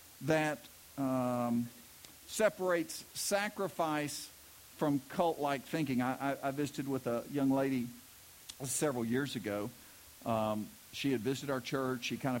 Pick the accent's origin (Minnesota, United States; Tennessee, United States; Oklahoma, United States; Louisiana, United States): Oklahoma, United States; Bowlegs; I grew up in Bowlegs, Oklahoma. All right, I was the pastor's kid, and so I was like judged in everything.